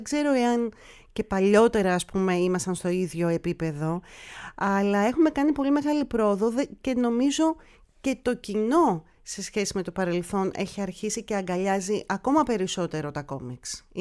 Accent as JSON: {"language": "Greek", "country": "Greece", "said": "αλλά έχουμε βρει τη θέση μας ως ελληνικά κόμιξ, ως Έλληνες σκητσογράφοι στο εξωτερικό."}